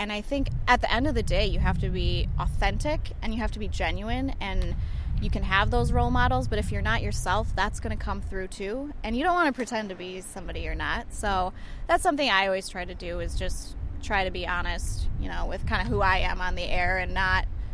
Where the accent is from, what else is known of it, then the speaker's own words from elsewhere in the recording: Madison, Wisconsin, United States; I really consider myself like a hometown girl. I grew up in Madison. I went to school at Marquette University.